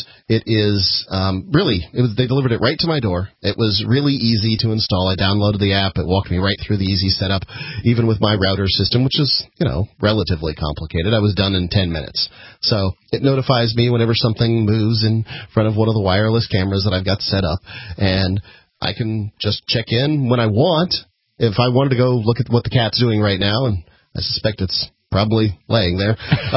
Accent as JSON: {"language": "English", "region": "Florida", "country": "United States", "tie": "born or raised there", "said": "In East Manatee County and where I grew up in Florida. And at the time, I mean, now it's the city, but right. It wasn't at the time."}